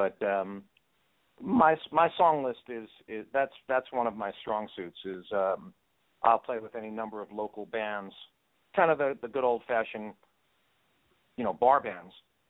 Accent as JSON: {"language": "English", "town": "Yonkers", "region": "New York", "country": "United States", "tie": "born or raised there", "said": "I was born in New York City, New York, and when I was a kid, I moved straight north about 15 minutes to a place called Yonkers, New York."}